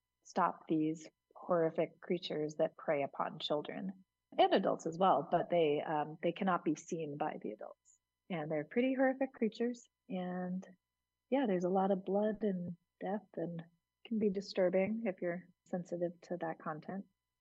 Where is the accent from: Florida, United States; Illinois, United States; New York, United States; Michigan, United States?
New York, United States; Hudson